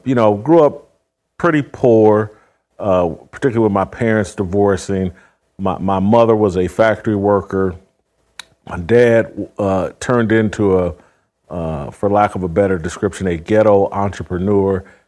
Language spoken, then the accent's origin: English; Indianapolis, Indiana, United States; Yeah, I grew up in Indianapolis, Indiana.